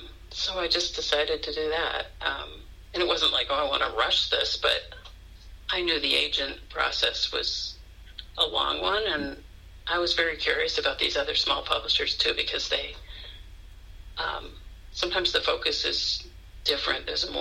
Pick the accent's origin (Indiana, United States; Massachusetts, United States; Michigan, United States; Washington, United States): Massachusetts, United States; Weston; which is, I grew up in Weston, but Newton, Mass.